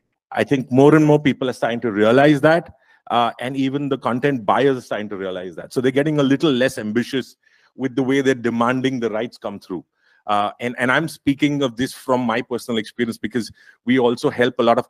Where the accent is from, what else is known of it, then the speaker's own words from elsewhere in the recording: India; I come from India, where we've grown from being a cable operation business to a DTH or a DTO, as we call it